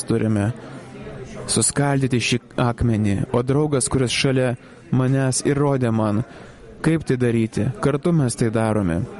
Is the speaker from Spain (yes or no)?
yes; Spain; aš iš Ispanijos.